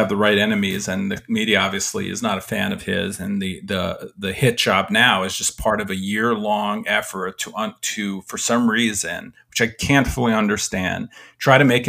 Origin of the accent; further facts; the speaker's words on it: New York, United States; Because, you know, I'm from New York, right?